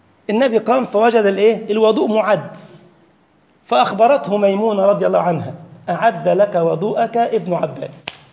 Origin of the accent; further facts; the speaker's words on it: Egypt; أذكر في بلدنا مصر جاءني من شاب من هؤلاء